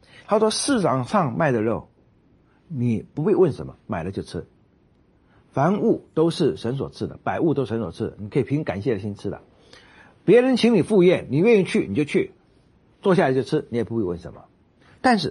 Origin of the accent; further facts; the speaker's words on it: China; 我们中国人可以有我们中国式的神学